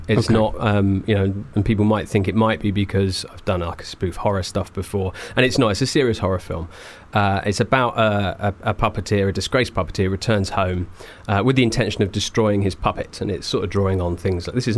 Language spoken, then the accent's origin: English; Whitstable, South East England, United Kingdom; also born or lived in Canterbury; In fact, I wasn't born in Whitstable. I was born in Canterbury and I grew up in Whitstable.